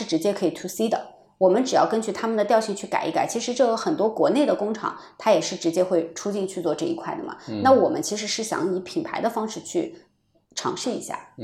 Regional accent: China; now in United Kingdom; 因为有可能我是中国人吧

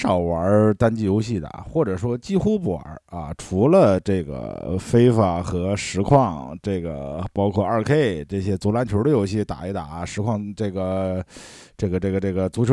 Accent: Shandong, China; 我们山东人看到的全都是儒。

